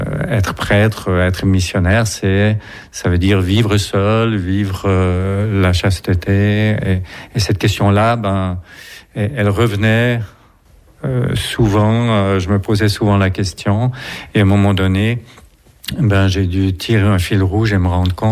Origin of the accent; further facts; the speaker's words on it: Quebec, Canada; moved away as an adult; now in Switzerland; ça va peut-être s'entendre à l'accent, donc je viens du Canada, je viens du Québec. Et je suis arrivé en Suisse la première fois en 1983, 83, comme on dit ici. J'avais 21 ans